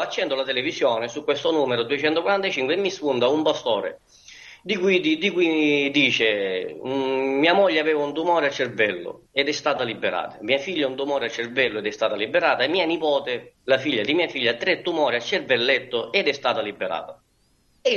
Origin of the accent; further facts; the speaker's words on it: Catania, Sicily, Italy; Perché sono siciliano, sono di Catania.